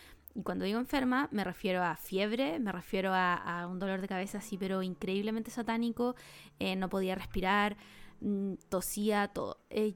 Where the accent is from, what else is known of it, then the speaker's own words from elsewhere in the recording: Chile; now in South Korea; solo éramos 3 chilenos siendo chilenos en Corea.